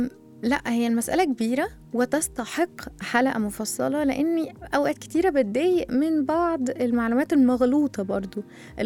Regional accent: Egypt; والقضاء عندنا في مصر انا شخصيا بشهد له كل النزاهة

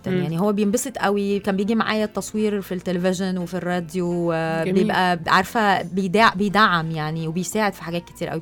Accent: Egypt; واحنا فعلا مصريين موجودين في كل البلاد

